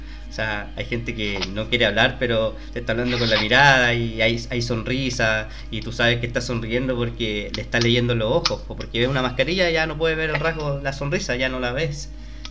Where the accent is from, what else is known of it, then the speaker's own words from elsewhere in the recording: Santiago, Santiago Metropolitan Region, Chile; por lo menos en mi experiencia como santiaguino, moviéndome todos los días, hasta bien tarde